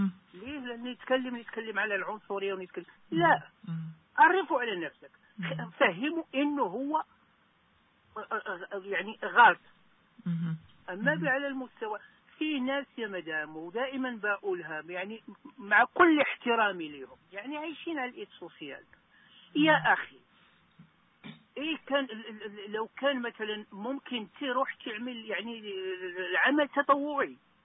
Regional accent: Morocco; moved away as an adult; سواء في بلدي المغرب او هنا او في اي دولة عابر سبيل

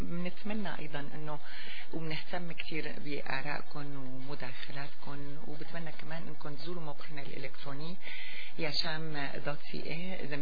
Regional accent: Syria; اليوم كسوريين هو إعادة تأهيل الإنسان السوري

